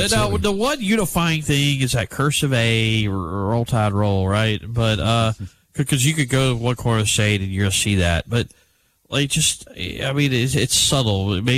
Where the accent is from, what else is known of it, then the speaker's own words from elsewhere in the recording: Alabama, United States; I grew up in Alabama. I grew up in Shelby County. I moved around the state. I've lived in every corner of the state just about. It's a very tribal state.